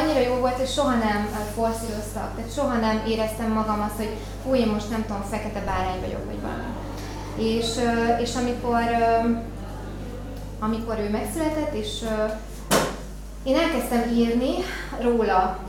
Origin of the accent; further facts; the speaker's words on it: Borsod-Abaúj-Zemplén, Hungary; én egy faluban nőttem föl, egy 500 lelket számoló kis faluban, Borsod megyében